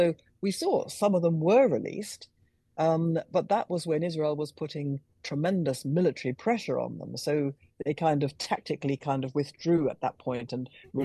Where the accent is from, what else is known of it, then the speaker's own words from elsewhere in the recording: United Kingdom; between Qatar and my home country of London, of Britain